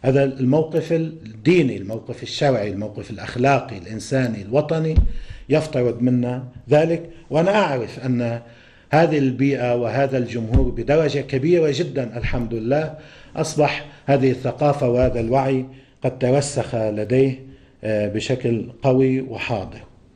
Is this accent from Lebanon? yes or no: yes; Lebanon; ولا الضيوف عندنا في لبنان من فلسطينيين وسوريين وغيرهم